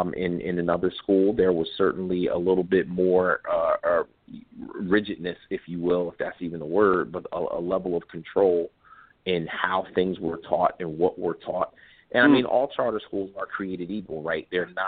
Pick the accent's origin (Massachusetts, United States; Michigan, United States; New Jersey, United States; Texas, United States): New Jersey, United States; Camden; No, from Camden.